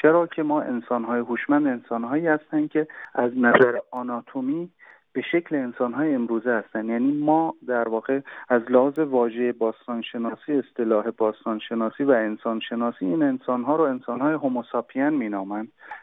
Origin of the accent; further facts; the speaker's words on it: Iran; حالا درسته که ما ایرانی هستیم